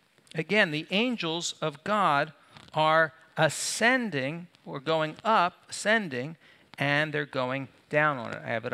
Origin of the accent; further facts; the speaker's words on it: Philadelphia, Pennsylvania, United States; born there; I love the Titans, but I was born in Philadelphia.